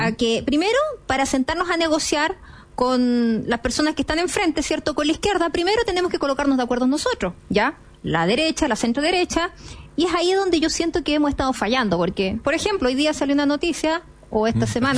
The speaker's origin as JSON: {"language": "Spanish", "region": "Los Ríos", "country": "Chile", "said": "de ahí de regreso a mi tierra, que mando un saludo a toda mi gente de la región de Los Ríos, la región más linda de Chile."}